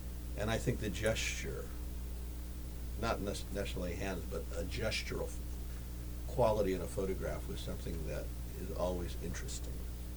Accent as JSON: {"language": "English", "town": "Hollywood", "region": "California", "country": "United States", "tie": "born or raised there", "said": "Well, you know, I grew up in Hollywood."}